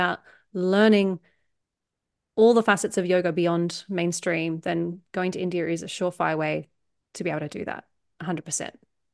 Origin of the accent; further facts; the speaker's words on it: Australia; as an Australian person, as a Westerner